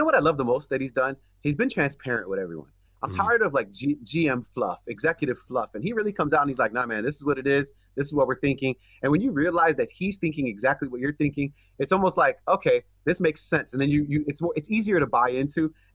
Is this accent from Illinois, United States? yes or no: yes; Chicago, Illinois, United States; I'm from Chicago, I'm born and raised here.